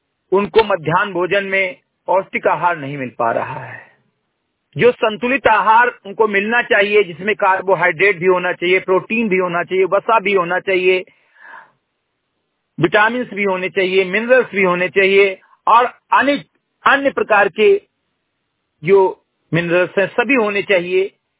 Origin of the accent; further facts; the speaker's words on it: Gatai, Uttar Pradesh, India; ग्राम सभा समिति गटई विकासखंड मेनपुरवा जनपद बहराइच का मूल निवासी हूं